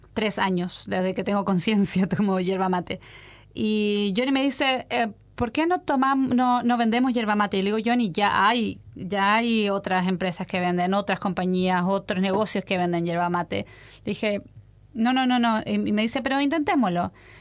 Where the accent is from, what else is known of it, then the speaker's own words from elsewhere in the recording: southern Chile, Chile; Yo soy del sur de Chile. En el sur de Chile tomamos mucha yerba mate. Mi familia es de una localidad chiquita llamada Cochamó, que es muy cerca de la Patagonia Argentina.